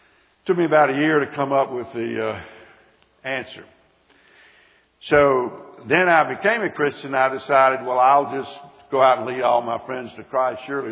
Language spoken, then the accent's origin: English; Birmingham, Alabama, United States; I grew up in Birmingham, went to church. I'm 5 years younger than Frank.